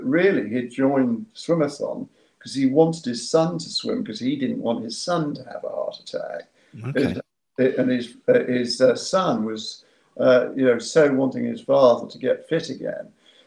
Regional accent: Yapton, South East England, United Kingdom; You know, I'm from Yapton, West Sussex, you know.

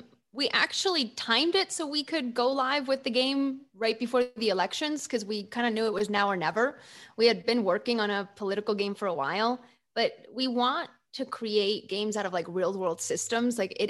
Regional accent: Spain; Yo creo que eso es la razón que sé que todavía sí que soy algo española.

